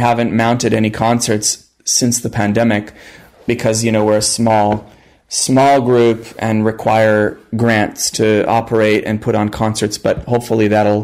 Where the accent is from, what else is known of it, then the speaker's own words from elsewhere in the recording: Israel; English is a second language; Myself, growing up in Israel